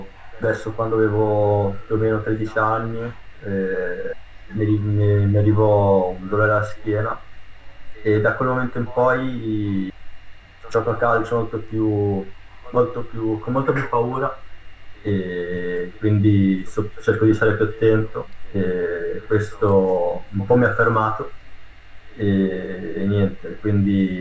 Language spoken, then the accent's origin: Italian; Ukraine; Italian is a second language; ho 16 anni, vengo dall'Ucraina